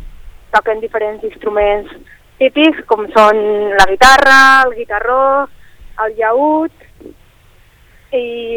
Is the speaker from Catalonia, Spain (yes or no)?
no; Canals, Valencian Community, Spain; Sí, som de Canals.